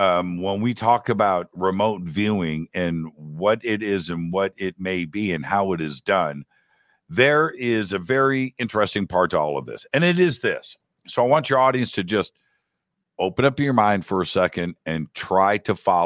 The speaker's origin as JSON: {"language": "English", "town": "Burbank", "region": "California", "country": "United States", "tie": "born or raised there", "said": "Pat Price, a former Burbank, my hometown, former Burbank, California police officer"}